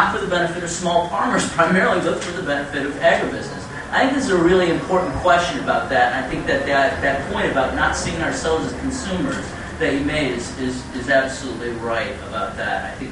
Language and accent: English; Chicago, Illinois, United States; from Chicago.